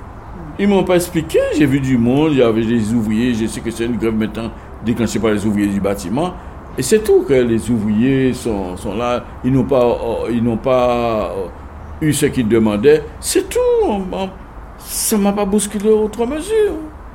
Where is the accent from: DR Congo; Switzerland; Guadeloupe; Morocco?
Guadeloupe; Lamentin; je vais voir à la mairie si nous pouvons entrer chez nous au Lamantin